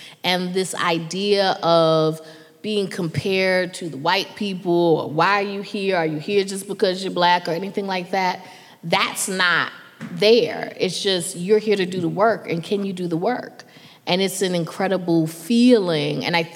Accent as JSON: {"language": "English", "town": "Durham", "region": "North Carolina", "country": "United States", "said": "first of all, I'm from Durham, North Carolina, so D.C. was the big city."}